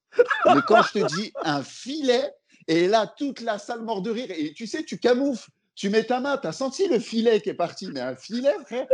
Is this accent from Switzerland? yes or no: no; Lyon, Auvergne-Rhône-Alpes, France; now in Paris, France; quand je suis arrivé sur Paris, parce que moi je suis lyonnais de base